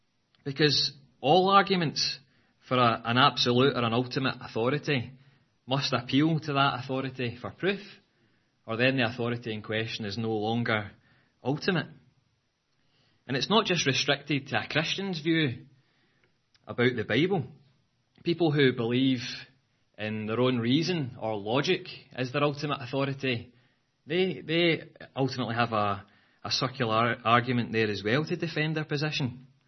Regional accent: Glasgow, Scotland, United Kingdom; accent: Glaswegian; So I hope my Glaswegian accent doesn't fall foul of that.

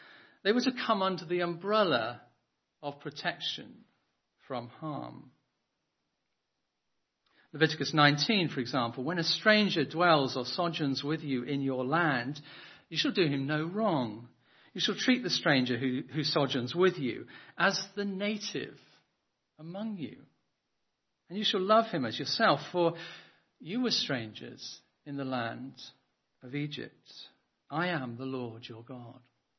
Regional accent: United Kingdom; My passport says I'm British

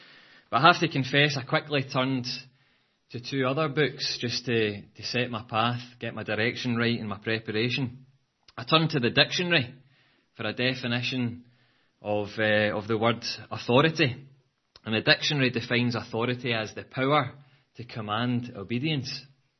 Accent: Glasgow, Scotland, United Kingdom; accent: Glaswegian; So I hope my Glaswegian accent doesn't fall foul of that.

